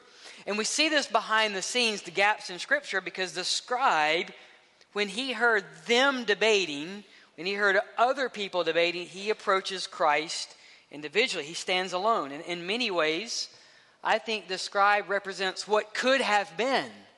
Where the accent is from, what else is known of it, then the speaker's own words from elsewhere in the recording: Mississippi, United States; I grew up in Mississippi.